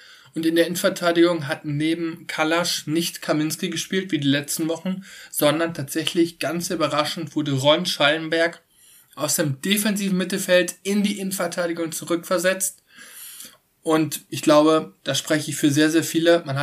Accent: Cologne, North Rhine-Westphalia, Germany; Ich drücke auf jeden Fall beide Daumen als Kölner

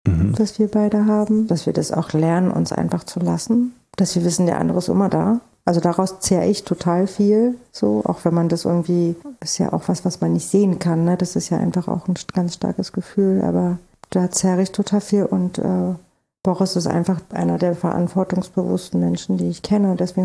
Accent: East Germany, Germany; ich bin in der DDR groß geworden. Meine Eltern, als die Wende kam, war ich 9.

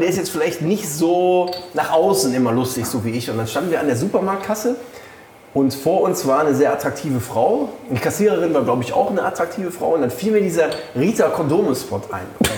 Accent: North Rhine-Westphalia, Germany; ich sage einfach dazu, wir sind alle Rheinländer und die Ähnlichkeit ist frappierend.

